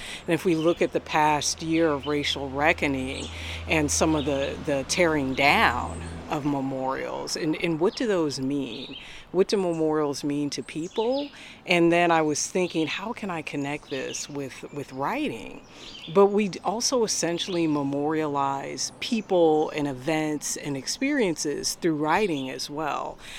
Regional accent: Seattle, Washington, United States; And at my school, I grew up in Seattle, and the school I went to always emphasized the arts.

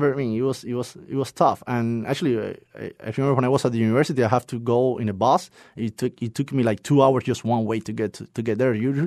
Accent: Cuba; I was born and raised in Cuba, and education over there, I have a good education.

